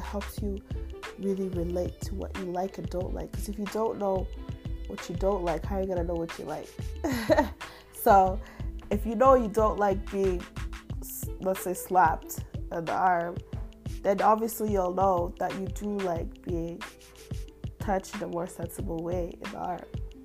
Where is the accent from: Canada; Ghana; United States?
Canada; luckily enough, we both are growing up in Canada